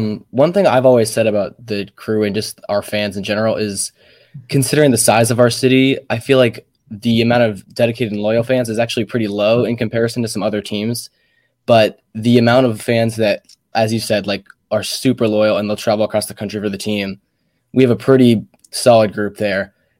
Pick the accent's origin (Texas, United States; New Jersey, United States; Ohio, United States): Ohio, United States; Columbus; We are from Columbus, Ohio.